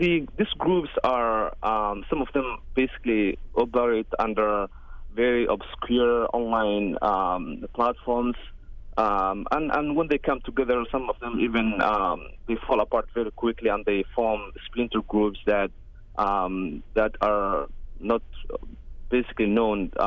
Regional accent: Minnesota, United States; compared to my home state, Minnesota

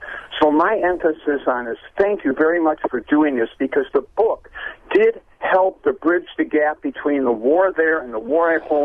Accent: Milwaukee, Wisconsin, United States; I was brought up around Milwaukee

